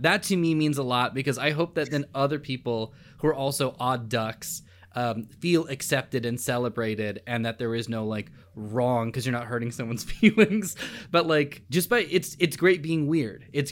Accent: San Jose, California, United States; I'm from San Jose. Mm-hmm. It's a town that made me

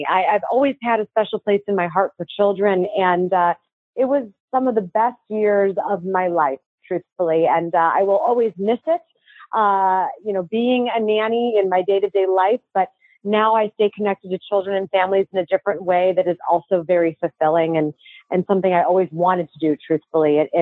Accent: Chicago, Illinois, United States; So I hail from Chicago, and I was a nanny for 15 years.

